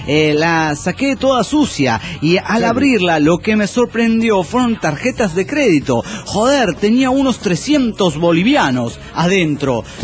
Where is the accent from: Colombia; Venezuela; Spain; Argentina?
Argentina; Barranqueras, Chaco; de Barranqueras, Chaco, Argentina.